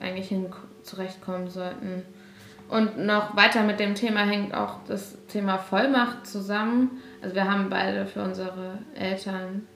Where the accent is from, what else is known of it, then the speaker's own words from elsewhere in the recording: Germany; also wir sind ja aus Deutschland